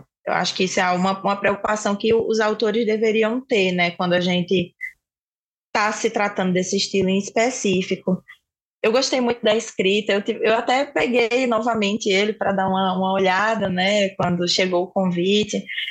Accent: João Pessoa, Paraíba, Brazil; accent: Northeastern Brazilian; pelo meu sotaque, eu sou aqui do Nordeste, eu falo de João Pessoa, Paraíba, e sou apaixonada aqui pelo meu país Nordeste

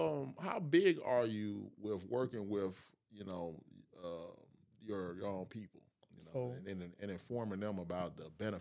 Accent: Nigeria; now in United States; Now, we foreigners, you know, you're Haitian American, I'm a Nigerian American.

